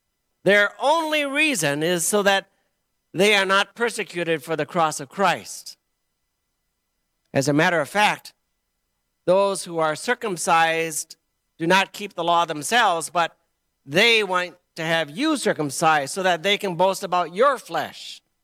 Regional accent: Moline, Illinois, United States; Just so you know, I grew up here in America, Midwest America, in a place called Moline, Illinois, and I grew up in a very, what you would call a traditional Midwest home

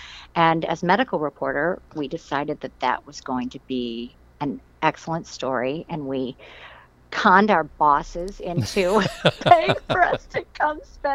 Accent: East Coast, United States; now in Chicago, United States; And then I was from the East Coast and moved out to Chicago to go to Northwestern

